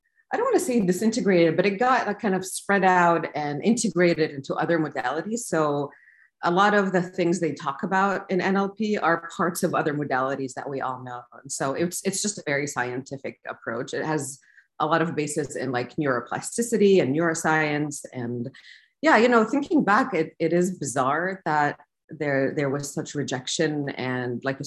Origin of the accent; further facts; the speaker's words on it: Saudi Arabia; growing up in Saudi Arabia, I never felt like things made sense.